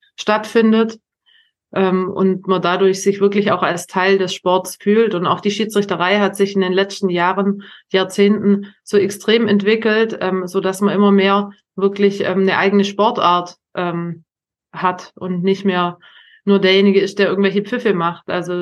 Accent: Germany; da hat man als Deutscher selber schon mit Stolz drauf geschaut

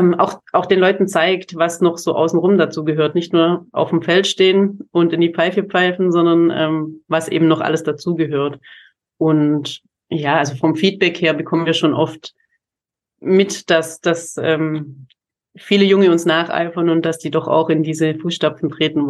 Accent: Germany; da hat man als Deutscher selber schon mit Stolz drauf geschaut

